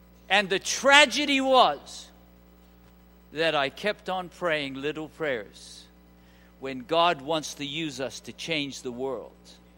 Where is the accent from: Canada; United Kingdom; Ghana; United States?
United Kingdom; England; born there; accent: British; I sang it with a British accent because I was born in England.